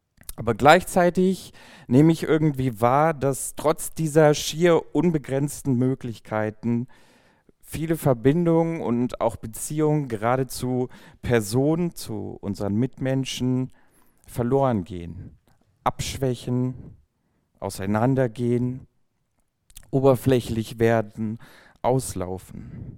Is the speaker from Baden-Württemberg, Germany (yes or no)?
yes; Villingen-Schwenningen, Baden-Württemberg, Germany; moved away as an adult; now in Giessen, Germany; ich bin in Villingen-Schwenningen groß geworden, im Süden, und bin dann nach Gießen gezogen fürs Studium.